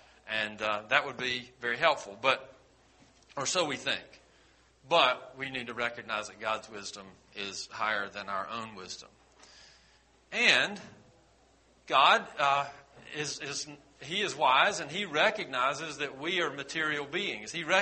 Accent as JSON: {"language": "English", "region": "South Carolina", "country": "United States", "tie": "born there", "said": "This was issued by the state of South Carolina, first of all, but also says that I was born in Greenwood County."}